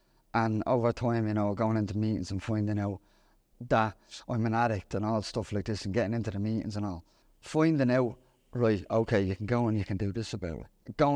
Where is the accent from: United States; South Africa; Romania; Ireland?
Ireland; growing up in Ireland, in Dublin, Sligo, Galway